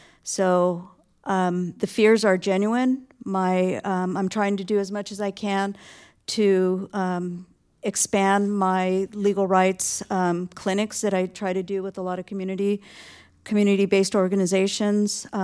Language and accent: English; Oxnard, California, United States; I grew up here in Oxnard. I lived next door to a strawberry field, and it wasn't unusual to see the green vans patrolling the fields